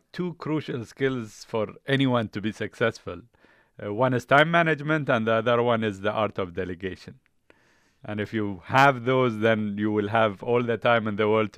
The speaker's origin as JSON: {"language": "English", "region": "Dubai", "country": "United Arab Emirates", "said": "So I used to say, I'm from Dubai."}